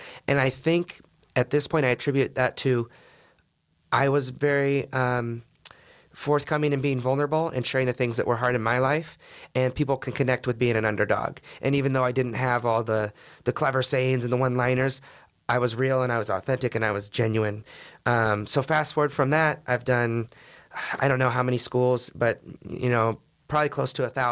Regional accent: Alaska, United States; And that's what's so cool about being up here in Alaska is I'm from Alaska, and I can relate to these kids

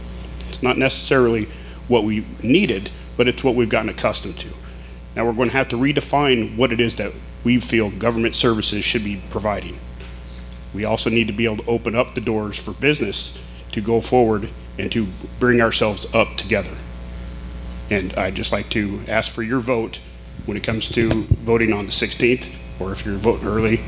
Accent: Alaska, United States; Growing up on the Kenai Peninsula, I was raised in a blue-collar family down in the gravel pits and construction industry. Went to school and came back to Alaska

